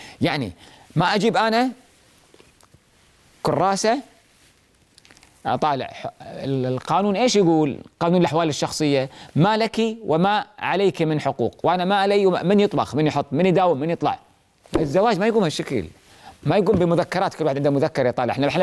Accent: Kuwait; احنا عندنا في الكويت الدولة تعطي للشاب مساعدة مادية كمهر للزواج،

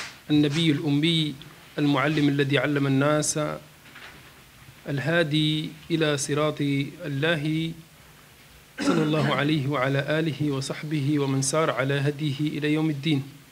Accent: Morocco; في واقعنا في بلدنا المغرب

